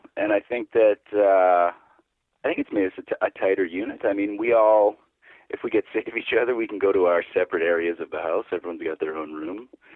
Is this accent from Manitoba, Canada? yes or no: no; Thunder Bay, Ontario, Canada; We're from Thunder Bay, Ontario, so we're kind of just outside, not really just outside Winnipeg, but really the only town between Winnipeg and Toronto, just a big town, you know.